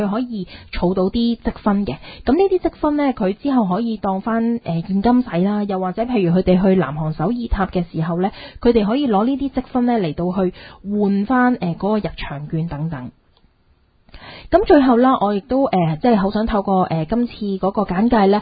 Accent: Hong Kong; 我哋香港人好鍾意嘅一個食材呢

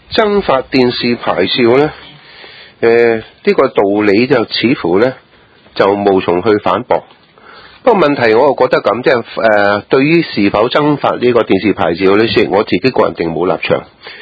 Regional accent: China; 咪即係我哋中国人有句老话讲得好啱，

